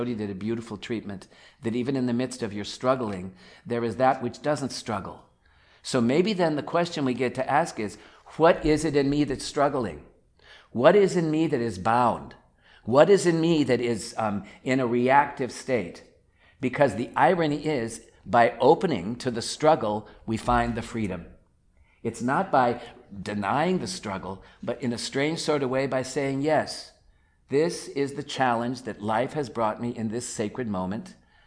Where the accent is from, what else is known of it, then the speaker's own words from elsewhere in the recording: Atlanta, Georgia, United States; And in the church that I was raised in Atlanta with Kennedy Schultz